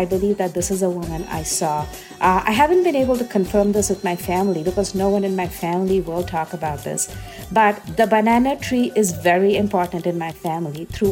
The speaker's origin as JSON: {"language": "English", "country": "India", "tie": "born or raised there", "moved": "as an adult", "lives_now": "United States", "said": "I am a queer person, and growing up in India, it was hard being what I am in this body"}